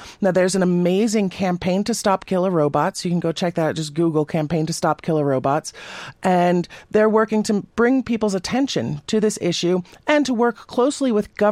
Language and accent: English; Netherlands; so I'm coming here from the Netherlands, so this altitude thing is a little bit overwhelming